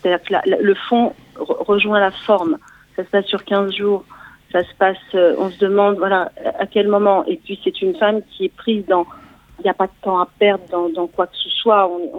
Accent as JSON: {"language": "French", "region": "Île-de-France", "country": "France", "tie": "born or raised there", "also_born_or_lived": "Belgium", "moved": "as an adult", "said": "entre Aulnay, Villeparisis, Vergalant. Là où j'ai grandi, juste à côté. Mes grands-parents habitaient là."}